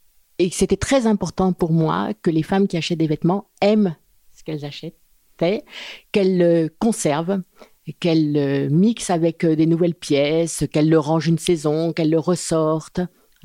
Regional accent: Paris, Île-de-France, France; moved away as an adult; now in Venasque, France; Je suis née dans le 15e. Et j'ai quitté Paris il y a 7 ans pour vivre avec mon mari dans un tout petit village de Provence qui s'appelle Venasque, qui est entre Gordes et Carpentras.

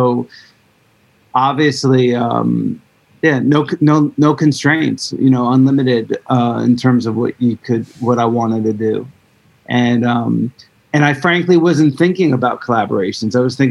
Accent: New Jersey, United States; I grew up on Polo and, Timberland and would shop at like Dr. J's on Market Street in Newark, or like a VIM, or, you know, like there was a place in Lakewood called Junkies.

